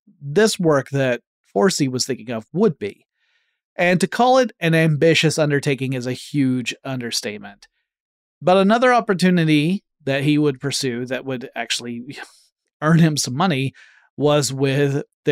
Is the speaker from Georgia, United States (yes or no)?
yes; Atlanta, Georgia, United States; based in my hometown of Atlanta, Georgia.